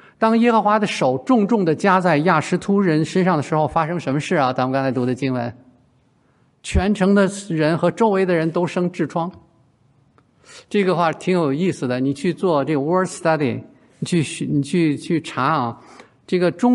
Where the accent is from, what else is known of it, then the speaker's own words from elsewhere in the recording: Beijing, China; 可能跟我们北京人似的，哎，您好，今天怎么样啊？